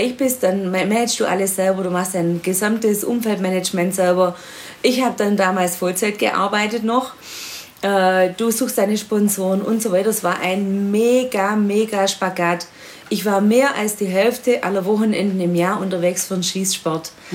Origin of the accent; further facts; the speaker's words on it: Baden-Württemberg, Germany; im Sportkreis Ostalb, also meiner alten Heimat im Schwäbischen in der Nähe von Stuttgart.